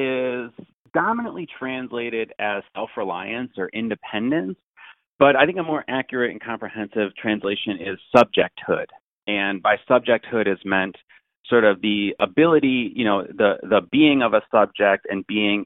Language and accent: English; United States; so I'm coming from the United States